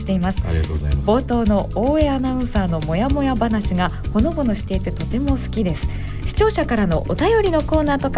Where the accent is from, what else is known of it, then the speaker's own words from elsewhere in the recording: Buzen, Fukuoka, Japan; 私はあの福岡県の豊前市という、はい、